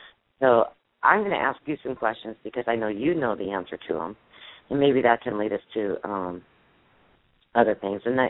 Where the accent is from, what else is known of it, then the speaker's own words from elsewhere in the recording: North Carolina, United States; right here out of North Carolina where I'm from, just a couple hours away from here.